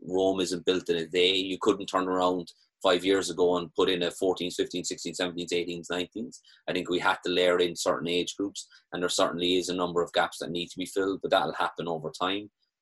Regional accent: Bandon, Munster, Ireland; Conor's obviously from my hometown, Bandon, and would have played with our club and would be very close with my younger brother.

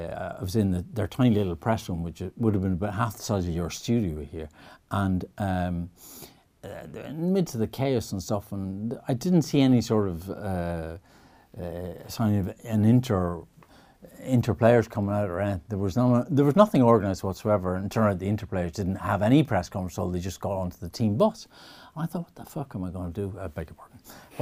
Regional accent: Ireland; And I said, I'm an Irish reporter, could I get on here and talk to Liam Brady?

